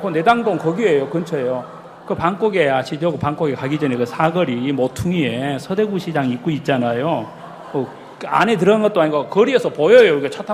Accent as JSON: {"language": "Korean", "region": "Gwangju", "country": "South Korea", "tie": "born or raised there", "said": "제가 태어나서 전 전라도 광주가 제 고향인데"}